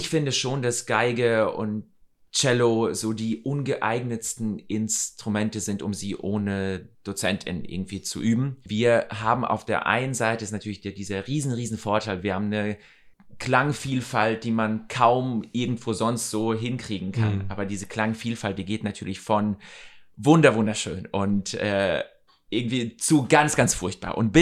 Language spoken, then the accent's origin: German; Ukraine; moved away; also born or lived in Russia; also ich bin in Russland geboren. Wir sind dann, als ich so 2,5 war, sind wir dann in die Ukraine gezogen.